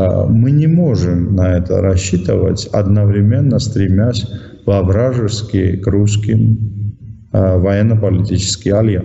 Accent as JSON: {"language": "Russian", "country": "Georgia", "second_language": "Russian", "said": "зачем меня столь сильно критикуют в Грузии, у меня на родине, называют агентом Кремля, врагом Отечества"}